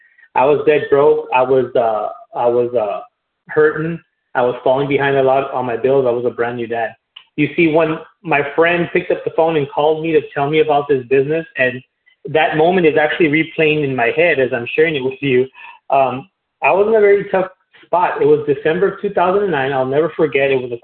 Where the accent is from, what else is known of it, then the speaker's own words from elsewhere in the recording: Edinburg, Texas, United States; I am from Edinburgh, Texas.